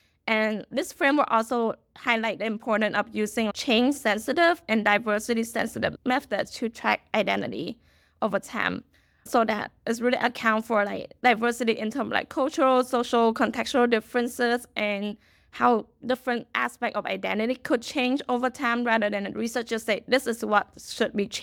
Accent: Los Angeles, California, United States; And then growing up in California, like LA, which is very diverse, I don't really think about ethnic and racial identity that much either.

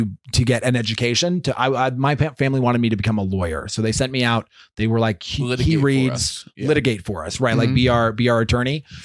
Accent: Wyoming, United States; I grew up in Wyoming, so I was in the small little. A small little ranch in Wyoming, and we'd come down to Utah to Bluffdale.

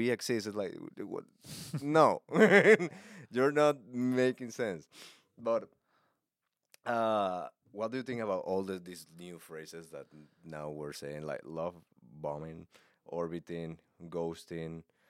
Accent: Venezuela; English is a second language; I'm from Venezuela. But I learned like, I have like classes after school.

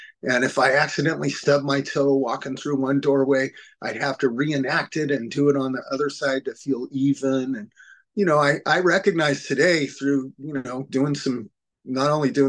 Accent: Fresno, California, United States; I came from Fresno, which is where I'm from, to the Bay Area to go through a long-term treatment program.

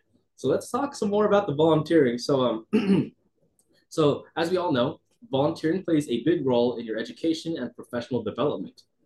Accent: Irvine, California, United States; So, yep, I'm from Irvine, California. Went to Florida for medical school, going to SU as well.

